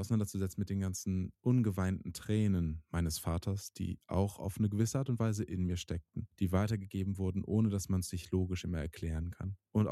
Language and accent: German; Northern Germany, Germany; Ich bin in Norddeutschland hier auch groß geworden